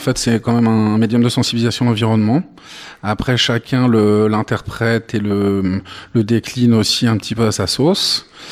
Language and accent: French; Île-de-France, France; moi je viens d'Île-de-France